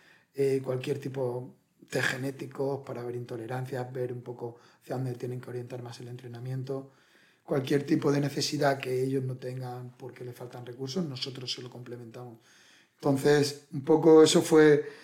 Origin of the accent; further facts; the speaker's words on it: Murcia, Region of Murcia, Spain; yo por ejemplo soy de Murcia y tuve que venir aquí a Madrid